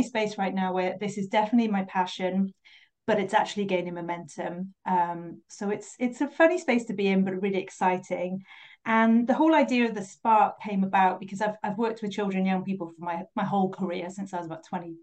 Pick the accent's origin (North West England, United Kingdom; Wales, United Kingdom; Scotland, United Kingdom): Wales, United Kingdom; also born or lived in America / London; I live in South Wales, same as you, in a little town by the sea just outside of Cardiff. I'm born and bred in Wales, but I've lived in a few different places, including a stint in America and in London as well